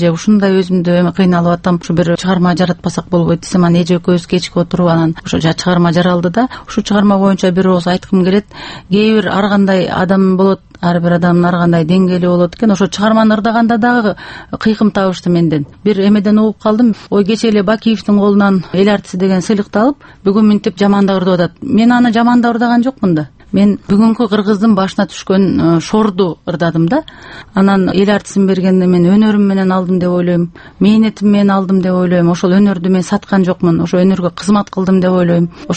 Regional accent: Jalal-Abad Region, Kyrgyzstan; born there; Анан мен өзүмдүн туулган жерим Уш токтоол жергесинде өтөт.

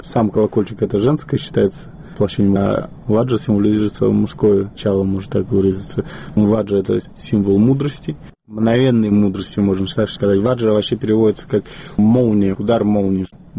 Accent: Saint Petersburg, Russia; мы из Петербурга приехали. Потому что у нас там солнца нет, особенно сейчас.

